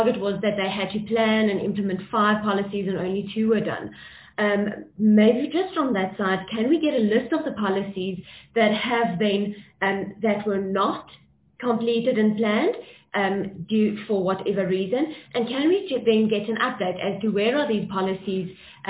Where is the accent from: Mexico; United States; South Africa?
South Africa; Free State; I've said many times I come from the Free State, so I've had a history of departments and entities disputing findings by the AGSA